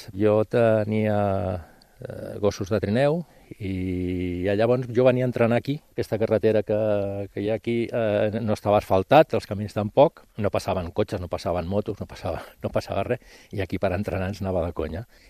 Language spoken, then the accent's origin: Catalan; Barcelona, Catalonia, Spain; now in Gisclareny, Spain; Al meu barri, que jo sóc de les Corts, i jo quan era petit, allà on hi ha la illa, el Cort d'Inglés, jo jugava a futbol perquè eren camps